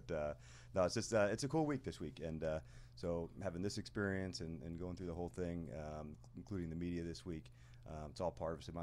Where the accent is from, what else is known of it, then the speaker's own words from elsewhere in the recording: Morristown, United States; and like even where I grew up in Morristown, there were so many people